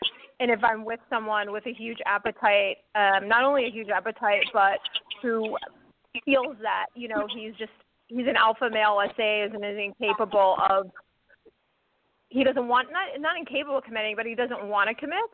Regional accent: East Coast, United States; now in California, United States; Okay, so I'm from the East Coast, as Ted knows, and I now live in California

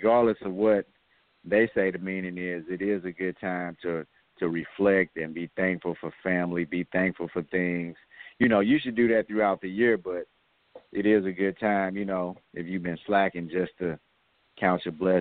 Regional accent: United States; that's how we was raised here in American culture

